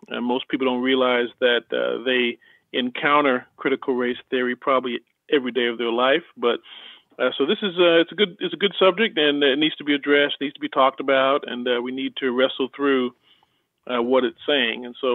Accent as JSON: {"language": "English", "country": "Canada", "tie": "born or raised there", "also_born_or_lived": "Antigua", "moved": "as an adult", "lives_now": "United States", "said": "I was born on a small West Indian island called Antigua. I grew up in Canada. I'm a Canuck. I'm a Canadian. And came to the States to receive my post-high school education."}